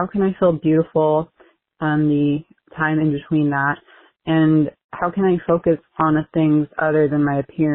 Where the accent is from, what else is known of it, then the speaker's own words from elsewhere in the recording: Maine, United States; I'm from Maine.